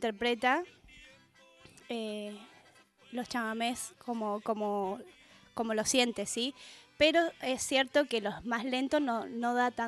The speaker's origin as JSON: {"language": "Spanish", "region": "Misiones", "country": "Argentina", "said": "soy de Misiones. Y bueno, allá en Misiones tenemos mucha influencia de otras danzas que nos hacen bailar de una manera diferente"}